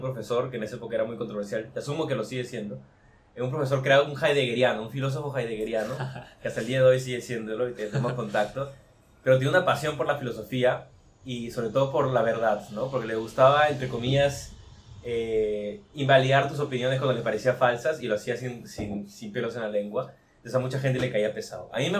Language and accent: Spanish; Lima, Peru; Yo soy peruano de nacimiento. Fui a un colegio alemán en Lima, Perú